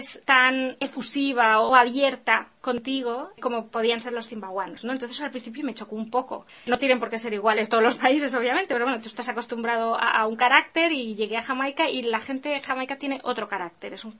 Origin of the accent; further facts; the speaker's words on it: Tarragona, Catalonia, Spain; Pero bueno, yo nací en Tarragona y sí que suelo, obviamente, pues habiendo nacido en Tarragona, pues siempre digo que soy de Tarragona, que es de donde me siento, pero sí tengo ese componente balear y andaluz también.